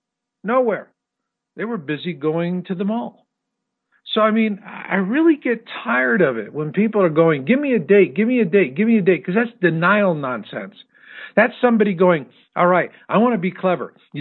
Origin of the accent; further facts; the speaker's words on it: Arizona, United States; I'd never seen blue ice in my whole life. I grew up in Arizona.